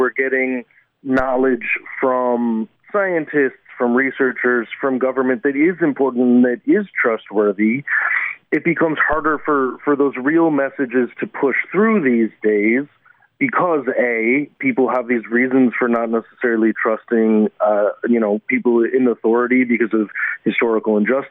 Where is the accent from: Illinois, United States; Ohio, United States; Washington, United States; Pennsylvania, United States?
Illinois, United States; Chicago; now in Auckland, New Zealand; I'm from Chicago. These days I'm a digital media researcher at University of Auckland.